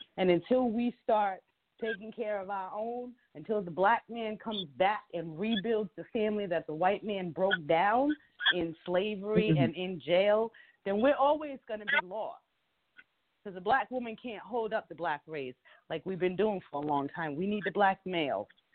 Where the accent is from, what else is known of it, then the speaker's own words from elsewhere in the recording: the North, United States; You know, I'm from the North, and I've been in the South now for 13 years